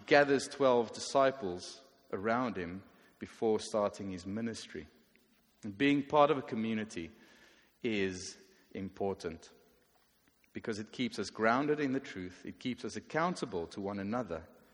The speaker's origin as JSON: {"language": "English", "country": "South Africa", "said": "I'm originally from South Africa"}